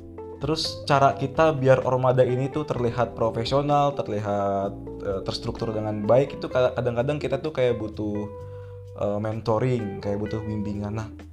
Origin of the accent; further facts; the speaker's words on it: Bandung, West Java, Indonesia; aku dari Bandung ya, Mbak. Nah, pas dari Bandung itu